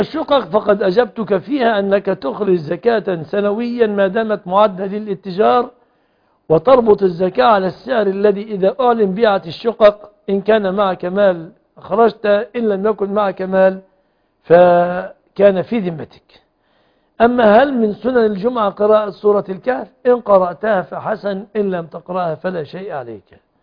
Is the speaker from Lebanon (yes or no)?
no; Egypt